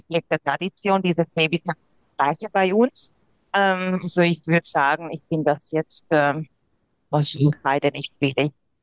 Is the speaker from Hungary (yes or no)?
yes; Hungary; German is a second language; moved away as an adult; now in Vienna, Austria; bin 38 Jahre alt, Mama von einer 2,5-jährigen Tochter. Ich komme ursprünglich aus Ungarn, aber wohne seit 10 Jahren in Wien.